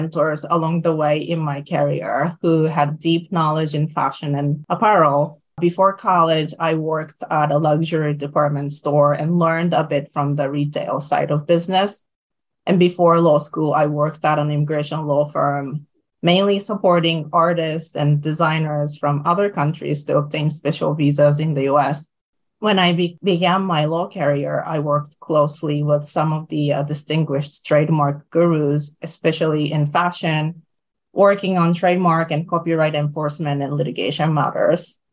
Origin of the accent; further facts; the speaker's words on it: Japan; first language Japanese; English is a second language; As I'm originally from Japan and Japanese is my native language